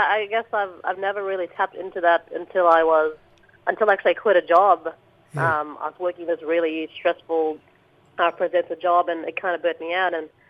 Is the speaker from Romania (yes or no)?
no; Wyndham, Western Australia, Australia; I'm a Balangar Noongar woman, and I'm from Wyndham, Ottawa in the Kimberley.